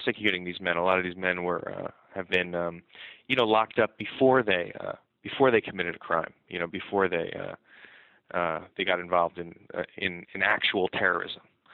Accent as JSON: {"language": "English", "region": "New York", "country": "United States", "tie": "born or raised there", "said": "I grew up in New York. I was born here."}